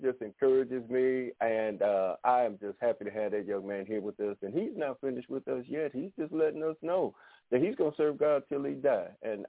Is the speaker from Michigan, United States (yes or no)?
yes; Detroit, Michigan, United States; I grew up in Detroit, so, you know, my thing is you got to bring it.